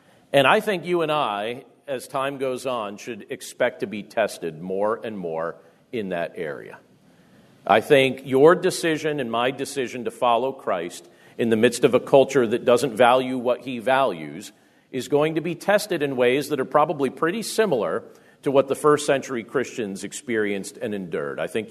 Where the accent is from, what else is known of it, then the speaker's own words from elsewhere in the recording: Carbondale, Pennsylvania, United States; I grew up in primarily in Carbondale, Pennsylvania.